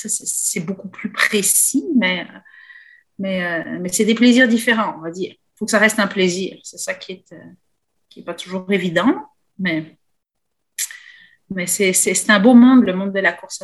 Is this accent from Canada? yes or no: no; France; Moi, je suis originaire de la France. J'ai grandi en France.